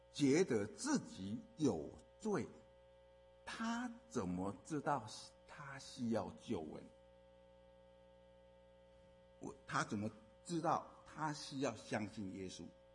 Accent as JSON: {"language": "Chinese", "country": "China", "said": "我们中国人啊，我们中国话一句话是什么？"}